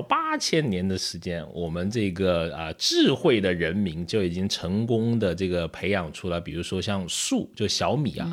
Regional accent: Guangxi, China; 我们老家也有这个原始人的发掘啊，也叫白莲洞

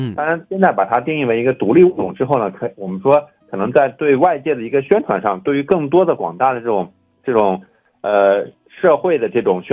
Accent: China; 我们作为一个中国人的话

